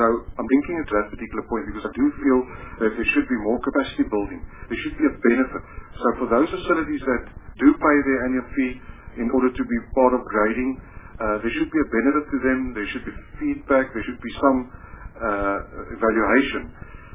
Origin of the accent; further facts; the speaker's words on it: Cape Town, Western Cape, South Africa; because I come from the Cape Town.